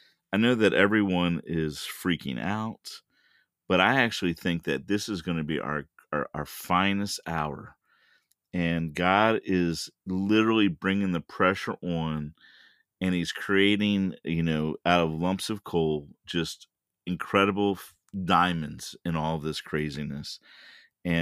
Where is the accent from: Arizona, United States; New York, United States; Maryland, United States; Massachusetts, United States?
Maryland, United States; Baltimore; moved away as an adult; now in Israel; I am 53. I got radically saved when I was 25. I am originally from Baltimore, but I've been a pastor in Israel for over 20 years.